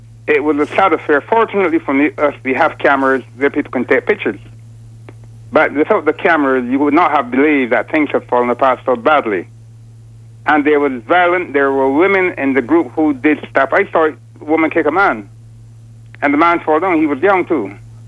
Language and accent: English; Canada; And that is what I think is very remarkable about a place like Canada. I am a Canadian too.